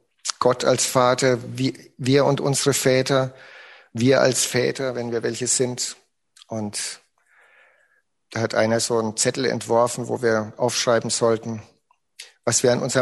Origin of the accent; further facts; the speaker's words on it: Bavaria, Germany; drei Regionen in Franken, Mittelfranken, Oberfranken und Unterfranken. Und da bin ich aufgewachsen im Landkreis Bad Kissingen.